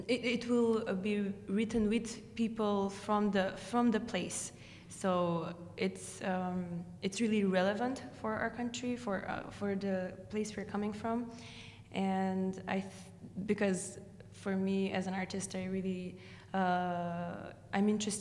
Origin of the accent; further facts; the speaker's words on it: North Macedonia; English is a second language; I'm coming from Macedonia. I'm working with the Macedonian team on the Chorus Project.